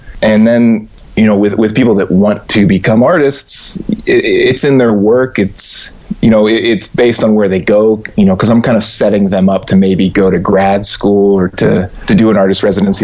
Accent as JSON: {"language": "English", "town": "Erie", "region": "Pennsylvania", "country": "United States", "tie": "born or raised there", "moved": "as an adult", "lives_now": "Elkins, United States", "said": "No, I'm from Erie, Pennsylvania, originally."}